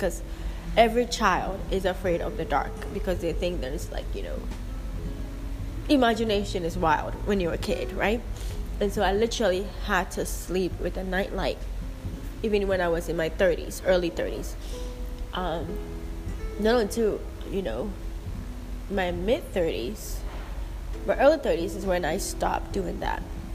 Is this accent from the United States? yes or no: no; Ghana; when I was growing up, when I was a little girl, I'm African. I'm Ghanaian.